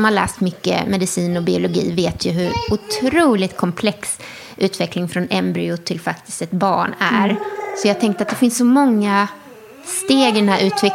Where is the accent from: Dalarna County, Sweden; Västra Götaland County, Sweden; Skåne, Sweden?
Skåne, Sweden; och till Österlen där jag är uppvuxen.